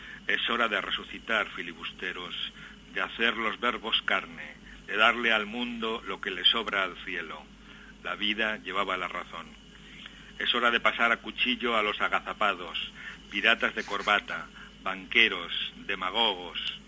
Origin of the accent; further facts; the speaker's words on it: Aragon, Spain; yo claro, sí, yo soy de Aragón